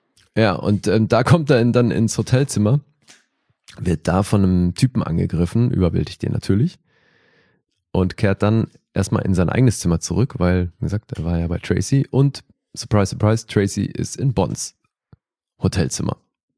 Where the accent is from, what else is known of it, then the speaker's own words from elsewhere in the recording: Bern, Switzerland; wir haben in meiner Heimat gedreht, literally. Ne? Also wir sind hier im Kanton Bern